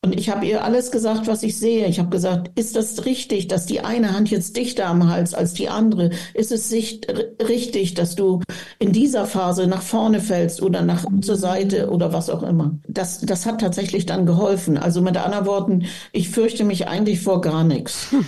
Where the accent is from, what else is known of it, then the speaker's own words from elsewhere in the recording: Bavaria, Germany; ich komme aus dem Allgäu